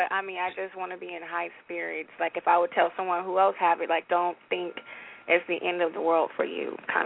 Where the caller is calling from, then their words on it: Long Beach, California, United States; I'm calling from Long Beach.